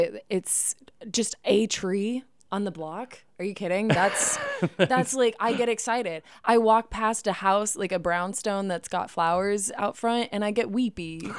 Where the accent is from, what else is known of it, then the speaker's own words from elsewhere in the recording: Texas, United States; now in New York, United States; I mean, don't get me wrong. I am aggressively Texan in New York.